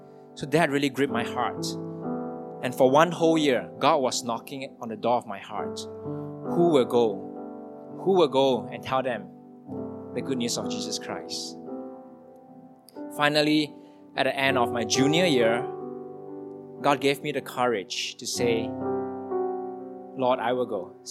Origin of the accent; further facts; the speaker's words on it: Singapore; I was born and raised in Singapore.